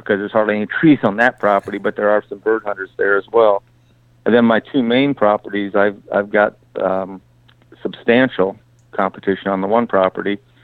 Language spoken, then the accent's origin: English; North Bend, Nebraska, United States; I grew up in North Bend, and so my family still has connections and with some folks over that way, and people that knew me growing up and that type of thing.